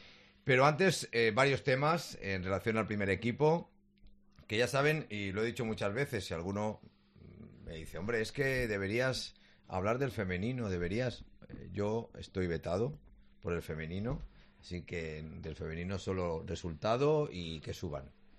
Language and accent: Spanish; Cartagena, Region of Murcia, Spain; me alegro que Ferran vaya a mi pueblo. Sí, sí, sí. Mi familia es de aquella zona, de Puerto Mazarrón y de Cartagena.